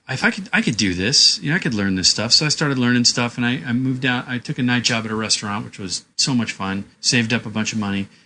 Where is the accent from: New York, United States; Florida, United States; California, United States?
California, United States; Fresno; Well, I grew up in Fresno